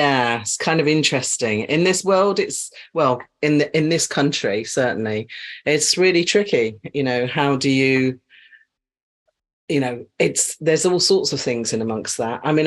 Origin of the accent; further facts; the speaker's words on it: Poole, South West England, United Kingdom; born there; now in Bournemouth, United Kingdom; Well, technically, I was born in Poole, if we want to get technical about this. So I was born in Dorset and then I went across to Hampshire because Bournemouth was in Hampshire at that time. And then it moved back to Dorset. So, yes. But that's where I live now.